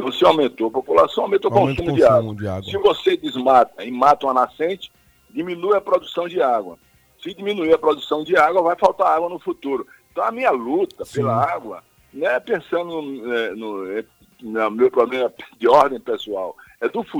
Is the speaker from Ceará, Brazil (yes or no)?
no; Rui Barbosa, Bahia, Brazil; Eu, por exemplo, nasci lá em Rui Barbosa e eu passei até quase 20 anos de idade, não tinha água encanada